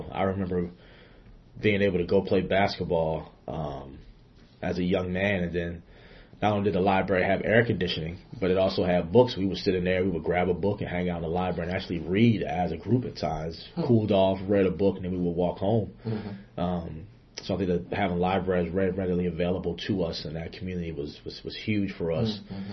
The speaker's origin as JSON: {"language": "English", "town": "Philadelphia", "region": "Pennsylvania", "country": "United States", "tie": "born or raised there", "said": "growing up in Philadelphia, I tell the student athletes that, you know, I was only around one type of music."}